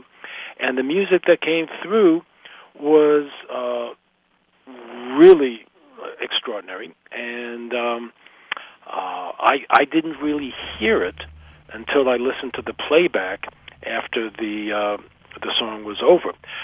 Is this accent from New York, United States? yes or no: yes; New York, United States; I said, excuse me, I'm from New York.